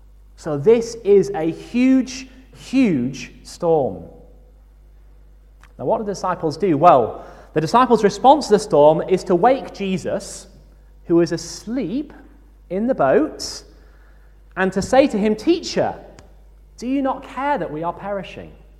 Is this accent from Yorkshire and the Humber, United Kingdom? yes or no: yes; York, Yorkshire and the Humber, United Kingdom; When I was growing up in York, I used to do some rowing on the river there in the Ouse